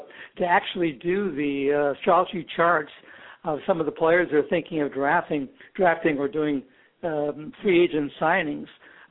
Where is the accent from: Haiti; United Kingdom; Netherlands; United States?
United States; Chicago, Illinois; Absolutely. I was born and raised in Chicago. I'm a recovering Chicago Cubs fan.